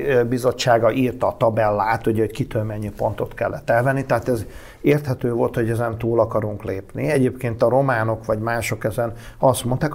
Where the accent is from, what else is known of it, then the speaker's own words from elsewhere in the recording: Szeged, Csongrád-Csanád, Hungary; én is gyerekkoromban iskolabajnokságokon játszottunk Szegeden, és véres meccsek voltak